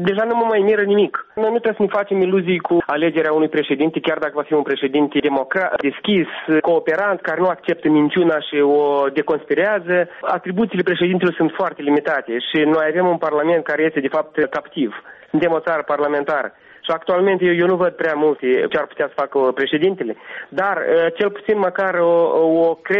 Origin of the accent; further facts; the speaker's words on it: Gagauzia, Moldova; Romanian is a second language; sunt găgăuz, jet de jet. Am învățat română la școală, așa cum dumneavoastră am învățat engleză.